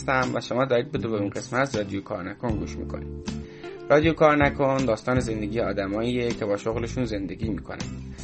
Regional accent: Ahvaz, Khuzestan, Iran; من هم متولد اهوازم، هم تحصیلات مدرسه و دیپلم اونجا بودم و خانوادم کلا اونجا هستم.

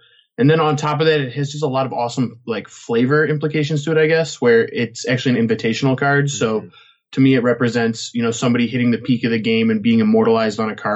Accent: Farmington Hills, Michigan, United States; I am, actually. Yep. Grew up in Michigan. Went to high school here. Went to college at Michigan State University.

